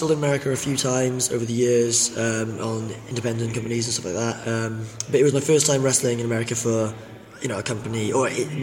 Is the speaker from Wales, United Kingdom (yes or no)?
yes; Cardiff, Wales, United Kingdom; I've got a big goodbye show down in Cardiff, in my hometown, and it's in the venue that I started training